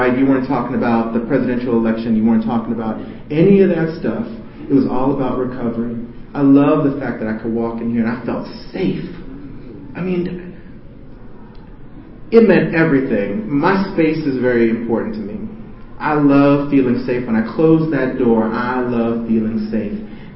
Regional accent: Chicago, Illinois, United States; And I'm from Chicago, too, so I'm not an East Coaster at all.

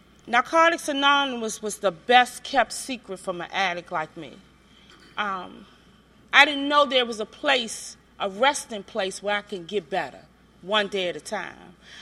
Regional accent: Washington, District of Columbia, United States; I'm originally from the Rock Creek area, born and raised in the Washington, D.C. metropolitan area, uptown, you know.

